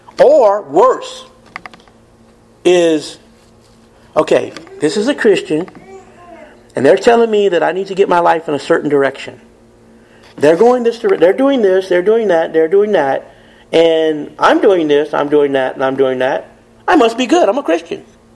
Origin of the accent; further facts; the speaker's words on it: United States; Well, I'm an American. I do that.